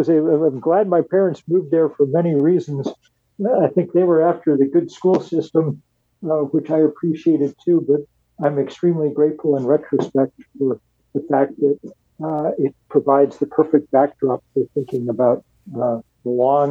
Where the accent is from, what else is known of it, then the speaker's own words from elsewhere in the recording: Lexington, Massachusetts, United States; I had the writerly good fortune of growing up in Lexington, Massachusetts, which means that I have access to all of American history